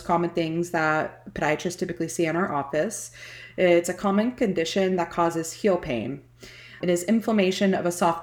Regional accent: Satellite Beach, Florida, United States; As a native born and raised in Satellite Beach, a street from the beach, I myself am a flip-flop girl.

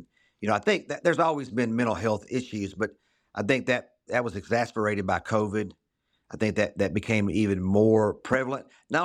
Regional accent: Bowling Green, Kentucky, United States; My wife and I, neither one originally were from here, or like you, I grew up in Bowling Green, but my wife grew up in Columbia.

